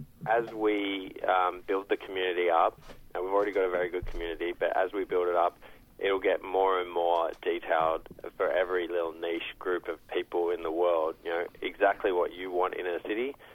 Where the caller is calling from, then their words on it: Sydney, New South Wales, Australia; I'm in Sydney today, and that's where we're based, where the Townsky office is.